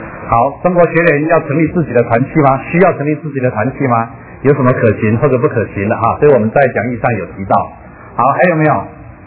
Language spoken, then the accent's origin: Chinese; Taiwan; now in United States; 1980年啊，我从台湾来美国。那么开始的时候是在美国东岸的基督使者协会侍奉。